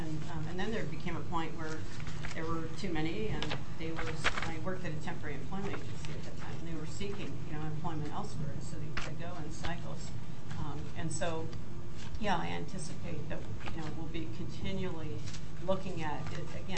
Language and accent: English; Ohio, United States; And so I'm originally from the Ohio area, and Ohio, Michigan, the tri-state area there